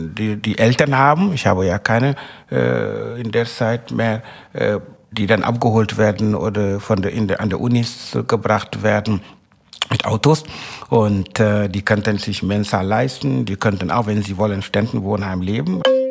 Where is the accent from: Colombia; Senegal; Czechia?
Senegal; Marsassum; born there; German is a second language; Ich bin 1961 in Senegal geboren, in Marsassum, in einem kleinen Ort im Süden des Landes.